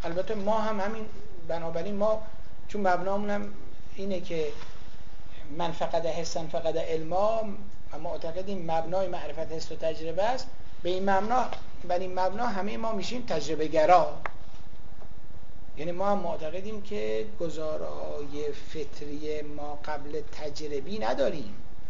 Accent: Iran; غیر از اینکه ما ایرانی هستیم اونا انگلیسی، یه فرق دیگه هم داریم. فرق چیه؟ ما فارسی حرف میزنیم، اونا انگلیسی حرف میزنن. ما متدینیم،

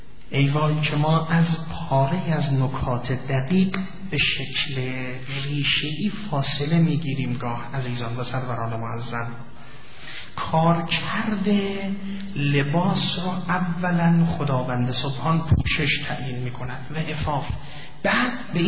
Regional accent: Iran; به عنوان یک ایرانی این قسمت رو عرض میکنم، به عنوان یک ایرانی مسلمان عرض میکنم

